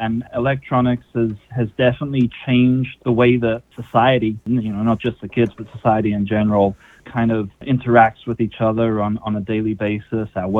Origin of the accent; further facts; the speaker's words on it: London, United Kingdom; moved away as an adult; now in United States; I'm not from the U.S. originally. I'm actually from London, England. And coming to the U.S. as a J-1 visa participant in my early 20s